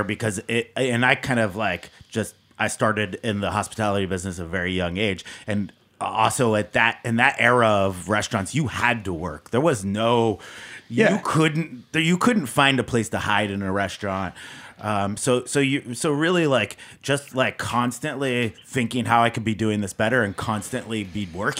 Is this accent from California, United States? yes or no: yes; California, United States; moved away; So I grew up in the Bay Area and I came out here.